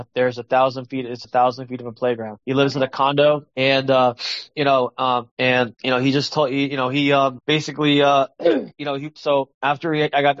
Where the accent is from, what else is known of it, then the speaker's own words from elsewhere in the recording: New Jersey, United States; I was scheduled to go to Florida. I am from New Jersey.